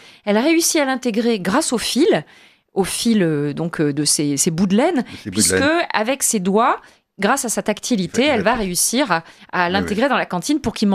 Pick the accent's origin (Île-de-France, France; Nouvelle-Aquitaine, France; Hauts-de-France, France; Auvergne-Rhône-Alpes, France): Auvergne-Rhône-Alpes, France; Le Puy-en-Velay; moi, je n'ai pas vécu du tout au Maroc. Hein, je suis auvergnate et je suis originaire du Puy-en-Velay